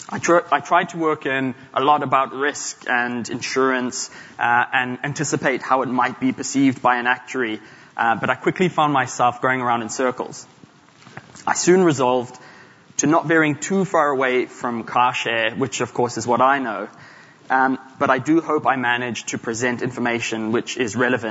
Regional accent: Zimbabwe; But growing up in Zimbabwe, it was never stolen outright

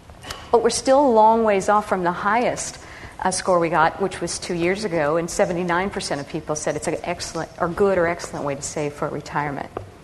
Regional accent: Nebraska, United States; Because I was a kid from Nebraska. I'd only been on one plane in my life.

